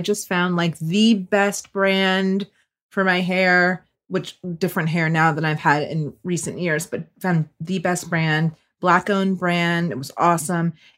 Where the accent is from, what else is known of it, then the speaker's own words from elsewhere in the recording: Georgetown, South Carolina, United States; I say that I'm now South Carolina born, raised, and returned because I grew up in Georgetown, South Carolina, a little small town in between Charleston and Myrtle Beach